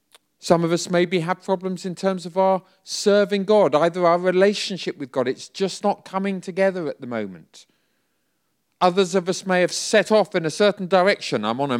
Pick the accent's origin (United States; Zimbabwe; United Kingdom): United Kingdom; England; We're English after all.